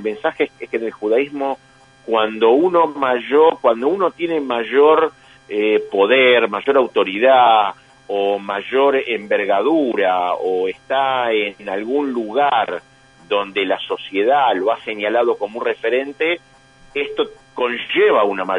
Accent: Buenos Aires, Argentina; Yo soy un porteño confeso. Uh-huh. Yo básicamente soy un porteño confeso

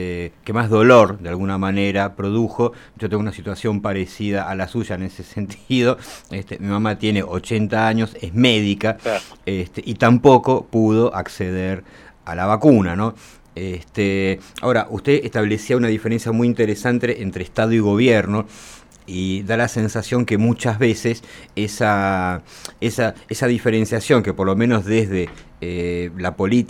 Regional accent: Argentina; tenemos muchos años siendo argentinos

